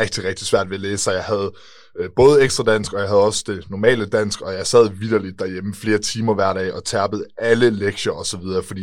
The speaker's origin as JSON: {"language": "Danish", "town": "Kolding", "region": "Region of Southern Denmark", "country": "Denmark", "tie": "born or raised there", "said": "Jamen, jeg er født og opvokset i Kolding."}